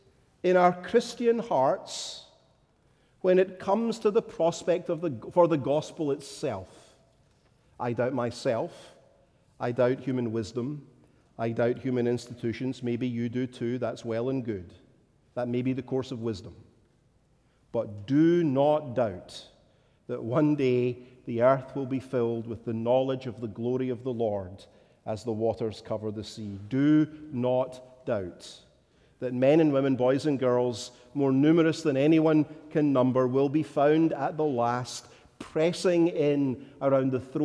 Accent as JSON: {"language": "English", "region": "Scotland", "country": "United Kingdom", "said": "but as a Scotsman, I am natively pessimistic."}